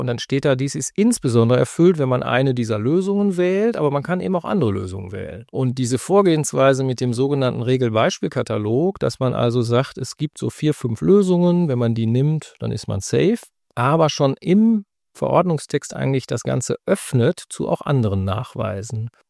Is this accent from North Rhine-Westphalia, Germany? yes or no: yes; North Rhine-Westphalia, Germany; mein Heimatbundesland Nordrhein-Westfalen